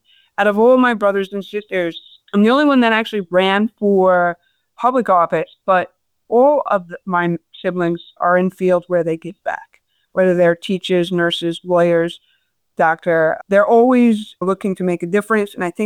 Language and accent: English; Queens, New York, United States; I was born and raised in Queens. I still live in Queens. Born to a big family. I'm one of 15 children.